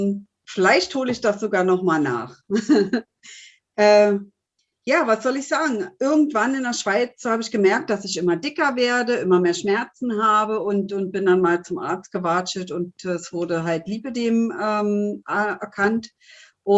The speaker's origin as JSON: {"language": "German", "region": "Berlin", "country": "Germany", "said": "bin 49 Jahre jung und komme eigentlich aus Berlin. Durch einen dummen Zufall oder durch einen wunderschönen Zufall, kann man ja auch sagen, bin ich in der Schweiz gelandet, in Zürich, also nahe bei Zürich jetzt, da wohne ich am längsten."}